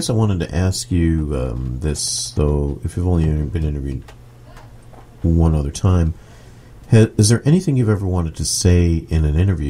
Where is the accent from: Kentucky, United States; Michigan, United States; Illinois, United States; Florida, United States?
Illinois, United States; Park Forest; also born or lived in Chicago Heights / Flossmoor; I grew up in Park Forest myself, and south suburbs, and Chicago Heights, around Chicago Heights, and a home at Flossmoor, which is really south.